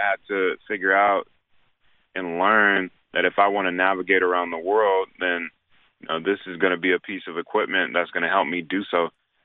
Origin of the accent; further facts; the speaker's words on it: Raleigh, North Carolina, United States; I grew up in Raleigh, North Carolina, and I remember coming home from school.